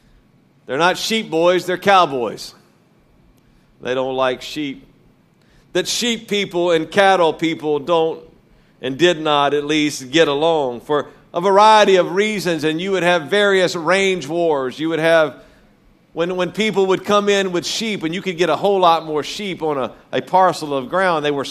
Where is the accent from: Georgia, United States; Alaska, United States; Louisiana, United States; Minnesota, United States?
Louisiana, United States; And I was raised in Louisiana, and I was raised going to in and around rodeos and other things.